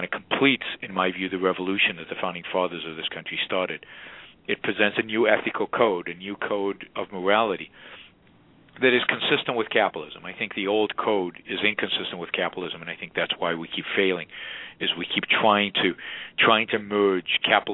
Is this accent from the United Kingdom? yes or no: no; Israel; English is a second language; I mean, I was born and raised in Israel